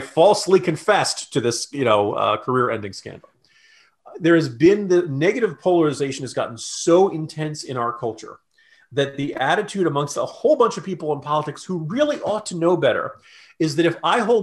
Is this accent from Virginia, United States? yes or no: yes; Virginia, United States; Ralph Norton, look, I'm from Virginia.